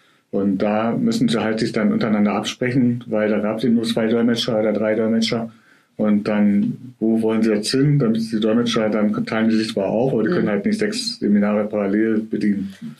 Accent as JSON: {"language": "German", "town": "Osnabrück", "region": "Lower Saxony", "country": "Germany", "said": "ich war die ersten 3,5 Jahre in Osnabrück, wo ich herkomme, auf der Gehörlosenschule"}